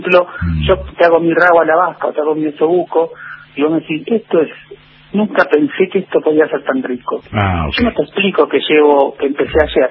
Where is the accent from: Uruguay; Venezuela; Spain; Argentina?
Argentina; Buenos Aires; born or raised there; also born or lived in Chile; now in Bariloche, Argentina